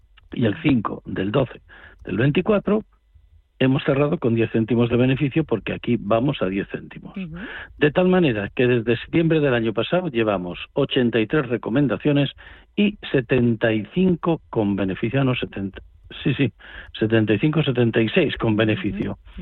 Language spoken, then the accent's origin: Spanish; Madrid, Community of Madrid, Spain; Yo nací enfrente del Museo del Prado, soy más madrileño que nadie, solo me falta el pañuelo en el cuello y la gorra esa, y bailar el chotis.